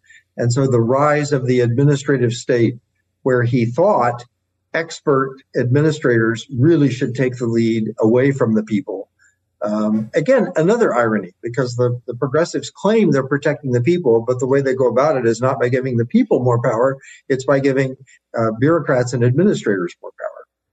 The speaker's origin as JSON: {"language": "English", "region": "Kansas", "country": "United States", "tie": "born or raised there", "said": "My home state of Kansas was heavily populated by people who came and claimed free land."}